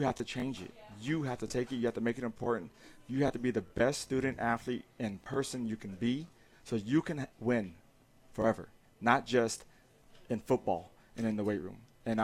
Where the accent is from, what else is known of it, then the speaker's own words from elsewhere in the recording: United States; I grew up over there on Argyle Street, over behind Fancy Creek, and a lot of those kids were in the apartments over there